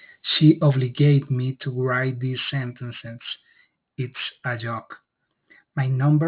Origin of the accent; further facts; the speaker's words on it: Medellín, Antioquia, Colombia; born there; English is a second language; I was born in Medellín. My birthday is on January 27th. I am married with the best wife in the world.